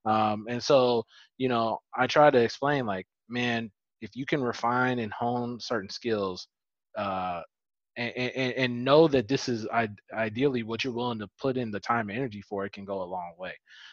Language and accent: English; Oklahoma, United States; This is I'm from Oklahoma. You saw what was happening in Oklahoma.